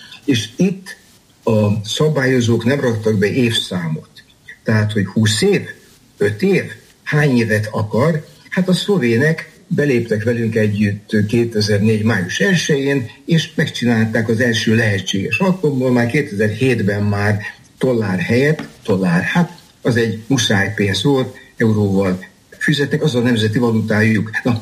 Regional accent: Hungary; és én láttam, persze magyarként, hát a magyar, a szlovák, a cseh meg volt hívva

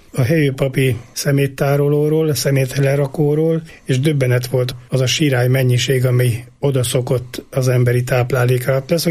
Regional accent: Budapest, Hungary; budapesti, budai gyerek vagyok

